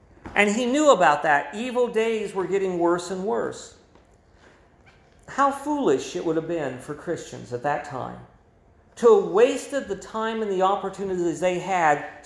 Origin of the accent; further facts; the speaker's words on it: Illinois, United States; also born or lived in Missouri; If you would have told me as a young person growing up in Illinois or even going to college down in Missouri at Baptist Bible College